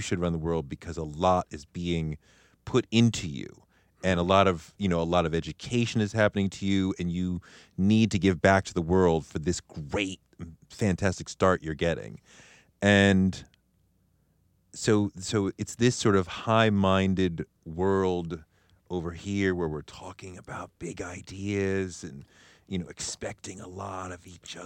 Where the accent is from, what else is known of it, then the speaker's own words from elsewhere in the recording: Randolph, Massachusetts, United States; No, I grew up in Boston in a town called Randolph, suburb of Boston. Went to school in Milton, famous old high school called Milton Academy.